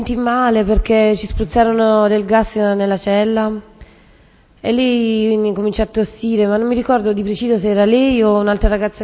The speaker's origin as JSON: {"language": "Italian", "town": "Taranto", "region": "Apulia", "country": "Italy", "said": "erano di Taranto, sono di Taranto pure loro."}